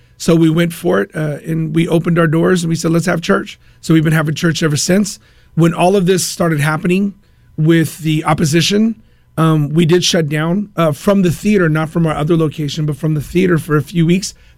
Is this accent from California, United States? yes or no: yes; Stockton, California, United States; now in Fresno, United States; Yes, I'm originally from here, from the San Joaquin Valley. I'm from Stockton, California, and that's where I felt the call of God on my life.